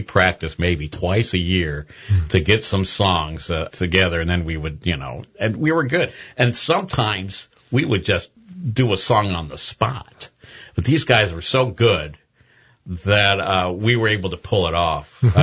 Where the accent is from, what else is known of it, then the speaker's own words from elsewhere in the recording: Benicia, California, United States; I was from Benicia